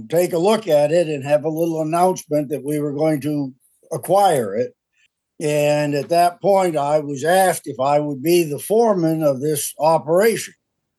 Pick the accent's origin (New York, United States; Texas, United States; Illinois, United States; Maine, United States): Maine, United States; Bucks Mills; Well, I grew up out here in Bucks Mills